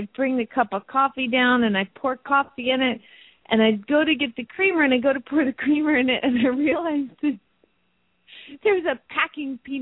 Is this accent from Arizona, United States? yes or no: yes; Phoenix, Arizona, United States; from Phoenix, Arizona